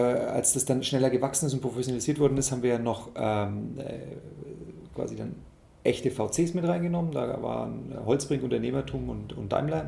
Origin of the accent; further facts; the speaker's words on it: Fürth, Bavaria, Germany; Und ich komme ja aus Fürth in der Nähe von Nürnberg.